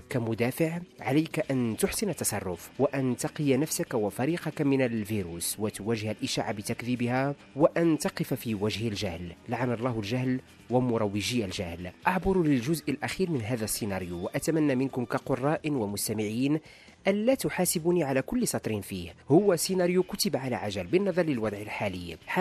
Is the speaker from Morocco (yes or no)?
yes; Morocco